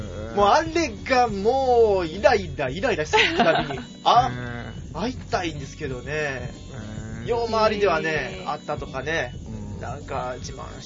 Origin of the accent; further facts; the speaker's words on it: Kyoto, Japan; まあ、京都にこうやって住んでて、生まれも育ちも京都なんですけど、